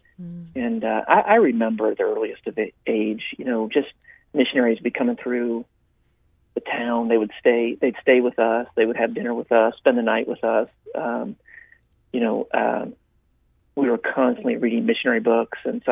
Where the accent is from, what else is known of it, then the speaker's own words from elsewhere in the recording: Indiana, United States; Yeah, just south of Fort Wayne, Indiana, actually. And so actually up in the middle of the Amish, up in Indiana. And so I'm the last of 6 kids and grew up on a farm up there in Indiana.